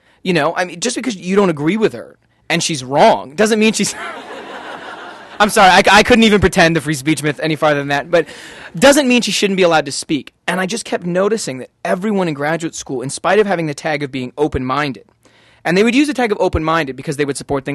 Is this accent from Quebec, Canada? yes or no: no; Toronto, Ontario, Canada; I grew up in Toronto, Canada, in downtown Toronto, and my neighborhood was called Riverdale.